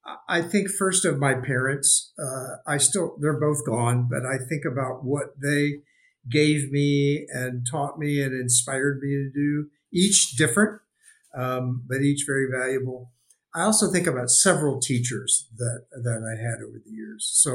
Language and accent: English; Kansas, United States; Didn't have it growing up in Kansas. Gotta have it now.